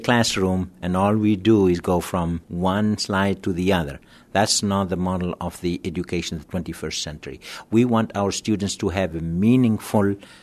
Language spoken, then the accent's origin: English; Tunisia; moved away as an adult; also born or lived in Minnesota / Quebec City / Hong Kong / Switzerland; now in Tampa, United States; See, I'm originally from Tunisia, then went to the University of Minnesota, moved to Laval University in Quebec City.